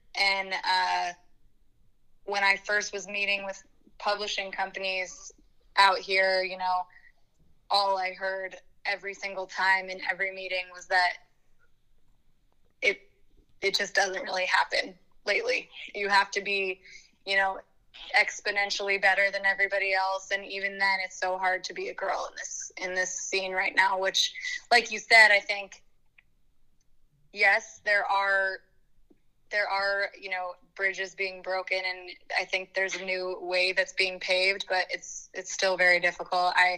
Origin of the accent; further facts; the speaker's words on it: Boulder, Colorado, United States; Well, I grew up in Boulder, Colorado, and my family is, my immediate family, you know, I would say is musical